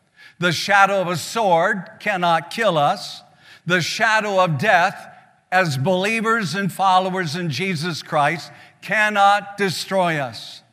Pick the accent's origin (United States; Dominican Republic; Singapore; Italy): United States; the Dakotas; It's called a hollow in our part of the country where I grew up in the Dakotas.